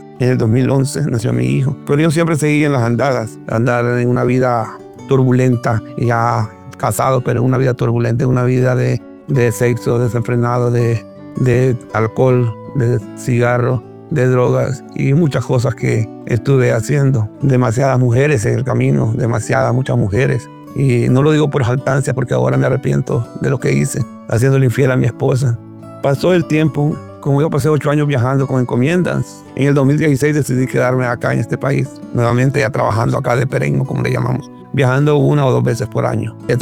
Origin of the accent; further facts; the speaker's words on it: El Salvador; now in Maryland, United States; Soy de El Salvador. Actualmente vivo en Estados Unidos, en el estado de Maryland. Tengo 43 años de edad